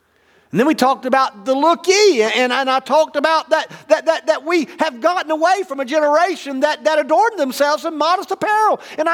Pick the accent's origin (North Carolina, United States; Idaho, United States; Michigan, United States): North Carolina, United States; Tell I'm from Eastern North Carolina, it comes out every now and then